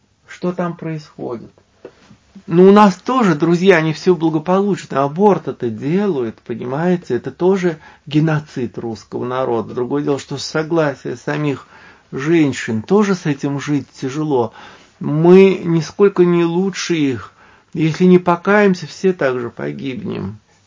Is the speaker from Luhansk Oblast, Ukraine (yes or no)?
no; Kharkiv, Kharkiv Oblast, Ukraine; born there; Я родилась в Харькове, мне все это очень больно